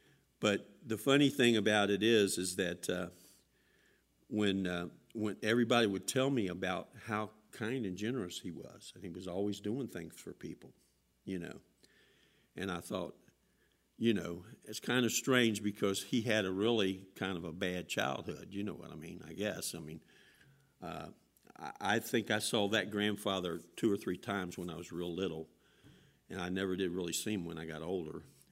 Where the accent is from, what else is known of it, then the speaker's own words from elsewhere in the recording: Cincinnati, Ohio, United States; You know, I'm from Cincinnati, Ohio. I was born here. But, you know, originally my family was from Kentucky